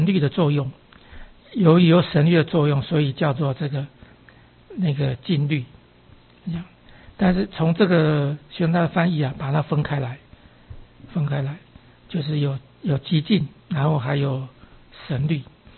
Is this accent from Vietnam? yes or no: no; China; 我们中国人怎么去理解它